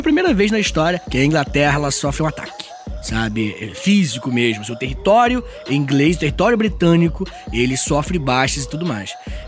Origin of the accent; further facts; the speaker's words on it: Brazil; A gente entende muito bem disso, que a gente é brasileiro, senhor.